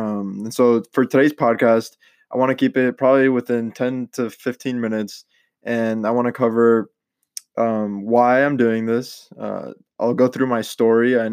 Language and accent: English; Miami, Florida, United States; born there; So I was born in Miami, Florida, and I am originally from a Colombian descent.